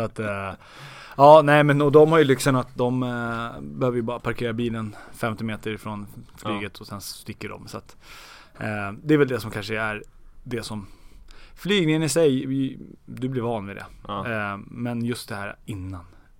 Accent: Stockholm, Stockholm County, Sweden; Stockholm.

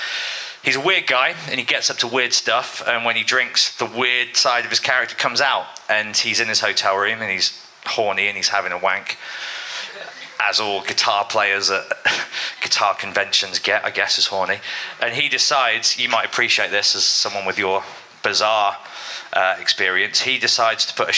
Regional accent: Birmingham, West Midlands, United Kingdom; Because I realised when you asked me, what was it like growing up in Birmingham? You must have some stories.

